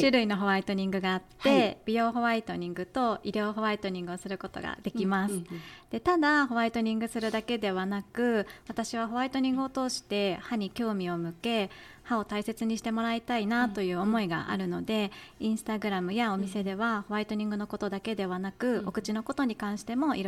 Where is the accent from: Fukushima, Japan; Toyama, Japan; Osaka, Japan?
Fukushima, Japan; now in Yamanashi, Japan; 私は福島県出身で、はい、山梨市に住んで3年くらいなのですが、